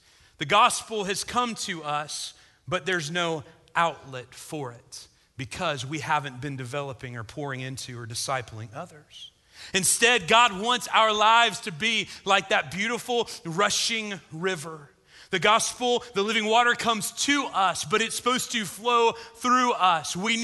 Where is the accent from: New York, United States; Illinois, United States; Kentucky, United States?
Illinois, United States; Where I grew up in South Central Illinois, and me and my dad and brothers, we like to fish